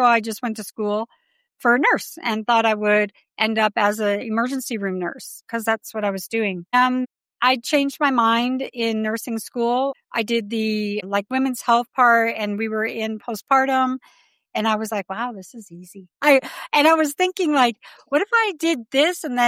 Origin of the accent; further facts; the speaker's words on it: British Columbia, Canada; now in United States; because I married an American Navy sailor and I was from Canada.